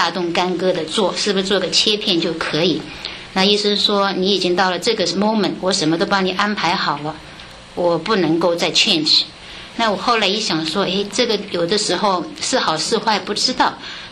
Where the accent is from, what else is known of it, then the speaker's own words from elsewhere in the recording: Shanghai, China; 即使我在中国，我是来自上海，